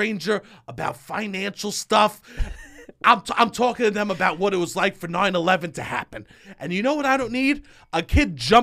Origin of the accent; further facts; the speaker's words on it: New York City, New York, United States; As a New Yorker, it's hard to tell.